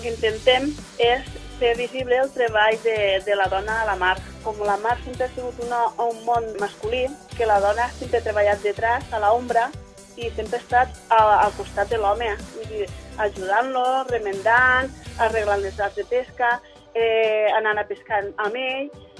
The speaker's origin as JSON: {"language": "Catalan", "town": "Sant Carles de la Ràpita", "region": "Catalonia", "country": "Spain", "said": "sóc pescadora de Sant Carles de la Ràpita"}